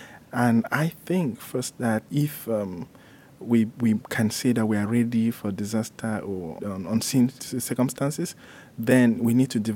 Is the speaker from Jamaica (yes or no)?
no; Cameroon; I'm from Cameroon